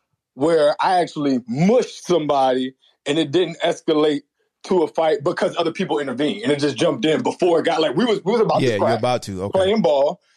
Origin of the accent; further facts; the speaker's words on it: Richmond, Virginia, United States; I'm from Richmond, Virginia.